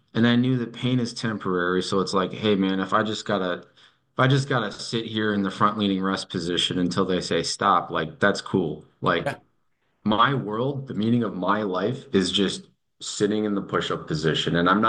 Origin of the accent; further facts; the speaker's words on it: United States; as an American who's like used to pumping out projects in a week or two